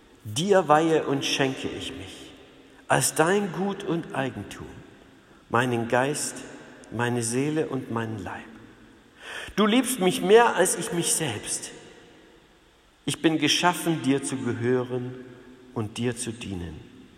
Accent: East Germany, Germany; Ich als Ossi, ich möchte nicht, dass mein Leben verplant wird und ich bin in einer Planwirtschaft aufgewachsen.

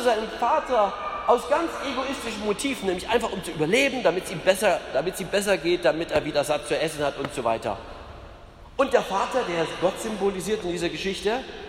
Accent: Wittenberg, Saxony-Anhalt, Germany; Und im Osten, wo ich herkomme, also Wittenberg liegt da mitten im Osten, noch weniger.

